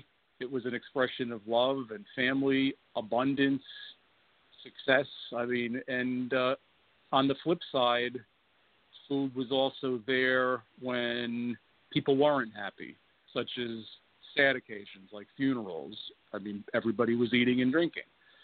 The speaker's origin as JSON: {"language": "English", "region": "New York", "country": "United States", "tie": "born or raised there", "said": "I went to a small private school at the time growing up in Long Island"}